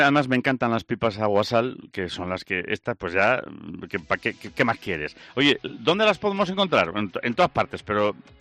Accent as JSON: {"language": "Spanish", "region": "Galicia", "country": "Spain", "said": "Bueno, pues yo que soy gallego, en Galicia lo he oído poco."}